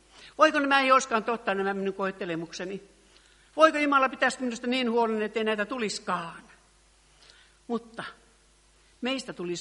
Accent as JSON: {"language": "Finnish", "town": "Kaarina", "region": "Southwest Finland", "country": "Finland", "said": "me ollaan tai mä oon Kaarinasta"}